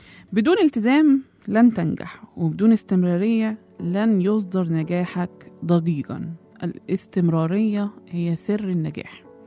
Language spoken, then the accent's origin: Arabic; Egypt; أما عندنا في مصر الفنان